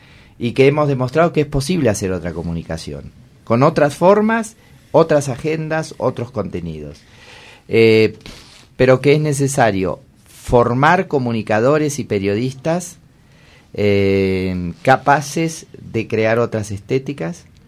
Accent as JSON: {"language": "Spanish", "country": "Argentina", "said": "Y también quería decir que en mi país, en Argentina, hay algunos intentos interesantes."}